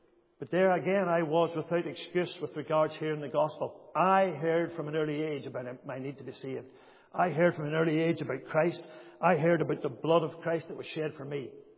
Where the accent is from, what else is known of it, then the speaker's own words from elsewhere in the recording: Northern Ireland, United Kingdom; When I think about those years as a boy growing up in Makara was very much like a lot of towns in the 70s, mid 70s, late 70s, early 80s, very much became a polarized town with the Troubles.